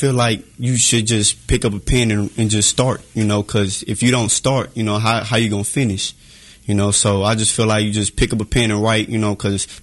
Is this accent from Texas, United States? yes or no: yes; Texas, United States; also born or lived in Louisiana / Georgia; Oh, I'm from Texas, you know. Really from everywhere from the South because I was born in Louisiana, uh-huh. raised in Georgia and Texas, but I call Texas my home because that was the last place I was at.